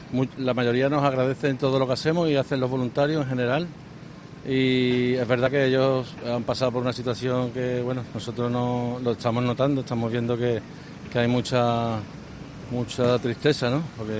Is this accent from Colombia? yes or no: no; Barcelona, Catalonia, Spain; Bueno, yo trabajo en dos hermanas, pero soy de Barcelona.